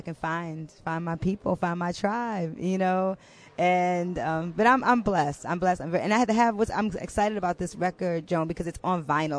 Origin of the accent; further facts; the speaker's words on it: Detroit, Michigan, United States; But I grew up in Detroit, you know